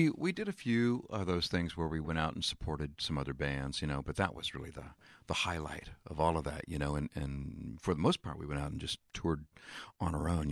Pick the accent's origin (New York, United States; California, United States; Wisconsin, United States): California, United States; also born or lived in Los Angeles; I lived in Los Angeles for a long time, 30 years. Born and raised in California, and then one day I felt like, you know what, I'm ready for the country life.